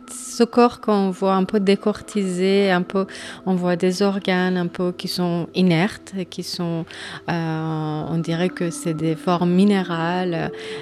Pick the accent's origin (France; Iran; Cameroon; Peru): Iran; French is a second language; je suis une artiste iranienne, puis je viens d'Iran.